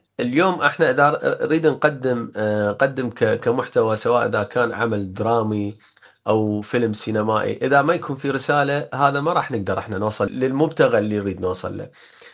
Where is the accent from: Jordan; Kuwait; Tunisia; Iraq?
Iraq; في ظروف للعمل هناك عندنا في العراق،